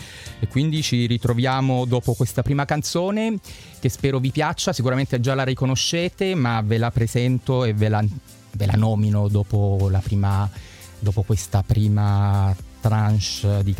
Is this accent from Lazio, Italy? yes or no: no; Abruzzo, Italy; è che sono abruzzese e tra i nostri problemi ci sta che siamo testardi e che abbiamo questi problemi di pronuncia